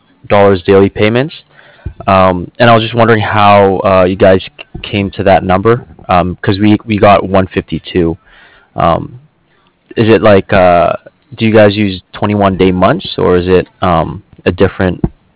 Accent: Cardiff, Wales, United Kingdom; from Cardiff.

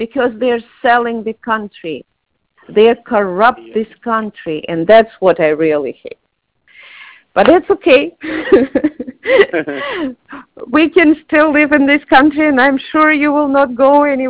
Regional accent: Odesa, Odesa Oblast, Ukraine; moved away; Now it's Ukraine. I'm from Odessa, Ukraine. Now it's Ukraine

